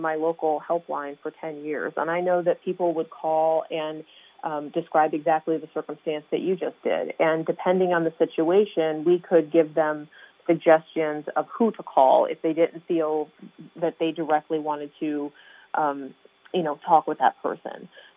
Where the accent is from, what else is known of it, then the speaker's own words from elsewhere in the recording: Ohio, United States; northeastern Ohio in a town that had fewer than 5,000 people, and that's three times the number of people in my hometown